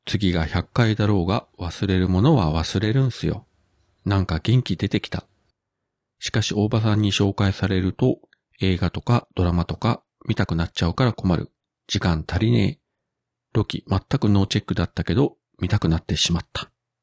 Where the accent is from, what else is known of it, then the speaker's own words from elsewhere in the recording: Kyushu, Japan; 自分もあの同じ九州人としてね、